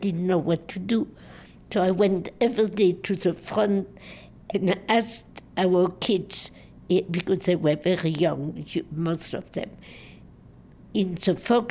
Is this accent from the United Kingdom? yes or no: no; Metz, Grand Est, France; my hometown of Metz was not yet liberated. I couldn't get a birth certificate.